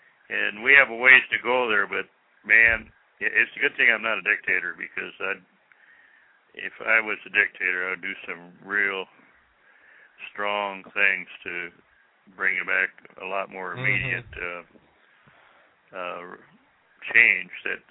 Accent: United States; So many Indians were just ashamed of being Indian because you felt inferior. And even me, when I was in high school, hell, I knew I was inferior, but I accepted it.

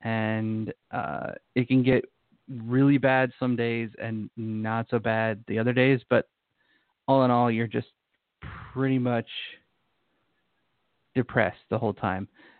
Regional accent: Utah, United States; I used to live in Utah. I grew up in Utah, and there's heavy winters there.

